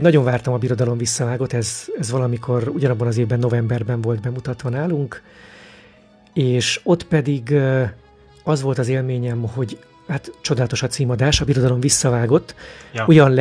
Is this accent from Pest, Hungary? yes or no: no; Oroszlány, Komárom-Esztergom, Hungary; beültem 97. szeptemberében Oroszlányon, ahol felnőttem